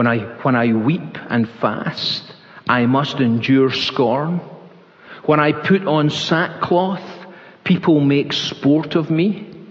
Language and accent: English; Hamilton, New Zealand; Certainly when I was brought up in Hamilton